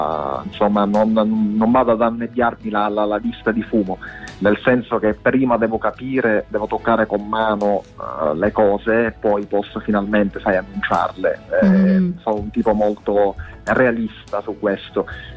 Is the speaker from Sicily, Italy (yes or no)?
yes; Sicily, Italy; mi reputo anche una persona molto radicata alla Sicilia, cioè sono affezionato proprio alla mia terra, infatti la porto dappertutto e ne vado fiero.